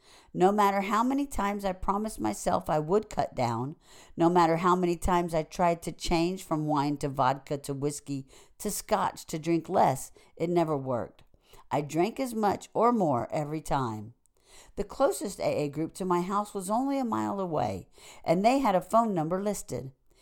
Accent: Midwest, United States; I grew up in the Midwest, gay and closeted until I left high school. I started drinking at 14 with the winos down by the river.

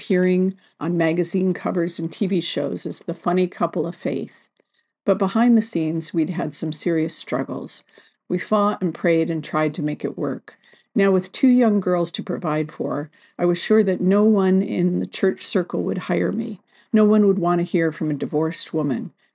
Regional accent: Detroit, Michigan, United States; I was a real theater kid growing up in Detroit, the daughter of an Italian-American father and a Southern mom from Alabama.

